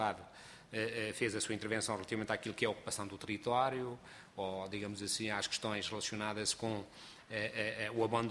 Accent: Portugal; como português

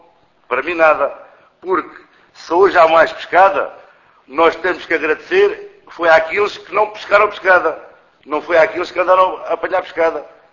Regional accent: Fuzeta, Faro, Portugal; sou da Fuzeta e sou pescador, armador pescador.

